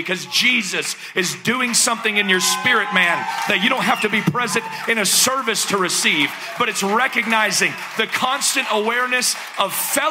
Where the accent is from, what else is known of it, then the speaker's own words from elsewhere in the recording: United States; now in Canada; if that sounded not Canadian, just forgive me. I am still American.